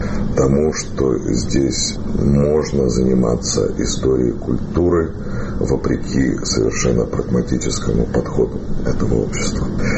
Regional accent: Yekaterinburg, Sverdlovsk Oblast, Russia; moved away; она тоже с Урала, как и я, но не из Свердловска, а из Перми.

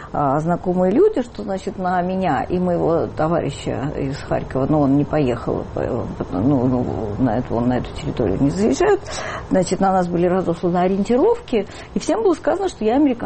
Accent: Moscow, Russia; они знали, что я человек из Москвы, они знали, что я журналист

